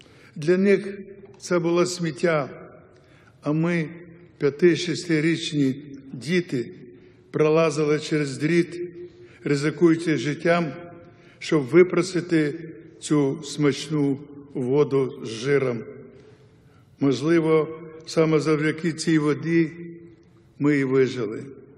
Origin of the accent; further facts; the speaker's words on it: Bershad, Vinnytsia Oblast, Ukraine; лише в моїй рідній Бершаді поховано понад 25 тисяч дітей, жінок і людей похилого віку з Вінниччини, Бессарабії та Буковини.